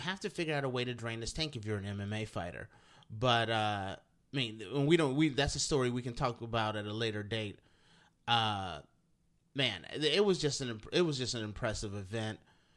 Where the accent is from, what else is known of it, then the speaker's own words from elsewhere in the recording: Ohio, United States; I'm from Ohio. I'd just go home in the wintertime.